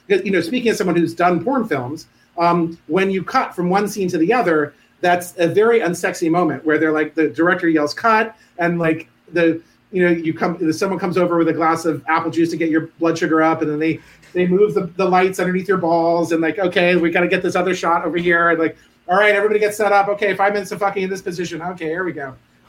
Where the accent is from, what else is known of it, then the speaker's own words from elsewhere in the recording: Providence, Rhode Island, United States; No, I grew up in Providence. I'm a townie.